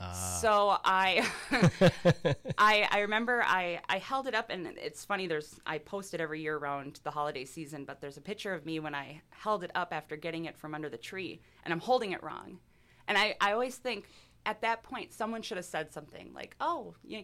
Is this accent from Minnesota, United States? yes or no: yes; Forest Lake, Minnesota, United States; moved away; Yes. Yep. I grew up in Forest Lake.